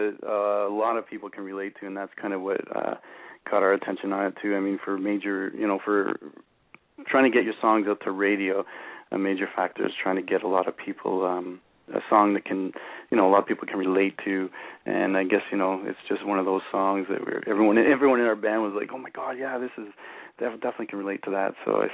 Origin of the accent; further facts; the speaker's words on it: Quebec, Canada; because here we are from Quebec, but there's like no Quebec radio stations.